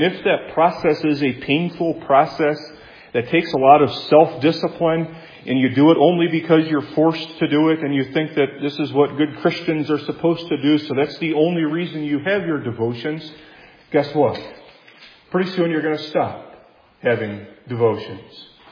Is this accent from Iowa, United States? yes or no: yes; Doon, Iowa, United States; also born or lived in Grand Rapids; I grew up in Doon, Iowa, a small town that recently became publicized as a result of a train derailment